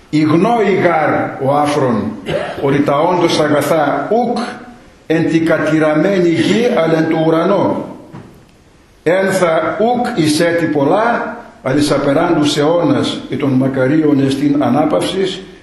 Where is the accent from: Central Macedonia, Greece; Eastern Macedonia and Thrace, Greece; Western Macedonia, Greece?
Eastern Macedonia and Thrace, Greece; Ακόμη και στο χωριό που μεγάλωσα εγώ στη Θράκη